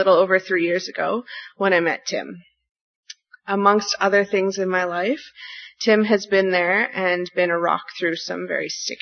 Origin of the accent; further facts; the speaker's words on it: Edmonton, Alberta, Canada; I grew up in Edmonton, where the majority of my family still lives. My family has attended and been active members in the Mennonite Church since I was in primary school.